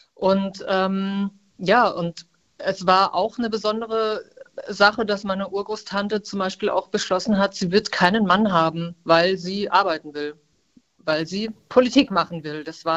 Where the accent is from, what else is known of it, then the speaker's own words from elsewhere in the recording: West Germany, Germany; Ich komme aus dem Westen, also es ist alles nur Angelesenes, was ich über die DDR weiß.